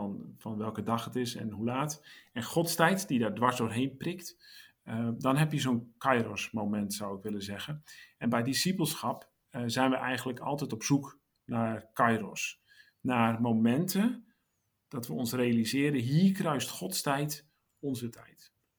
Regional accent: Netherlands; dat wij in Nederland, als Nederlanders, in onze cultuur van West-Europa, eigenlijk best wel kairos kennen.

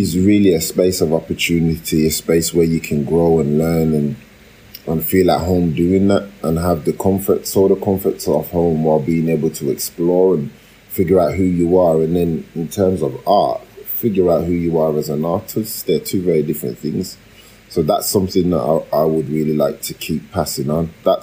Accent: Birmingham, West Midlands, United Kingdom; now in Coventry, United Kingdom; I grew up in Birmingham with my family, with my mainly my sisters and my mum and dad. I suppose the way I came up to Coventry is I was getting in a lot of trouble.

